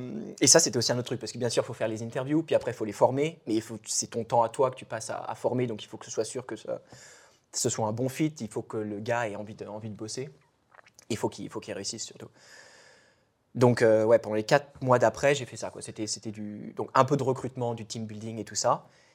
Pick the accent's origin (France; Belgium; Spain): France; c'est un truc qui est assez flippant, surtout en tant que français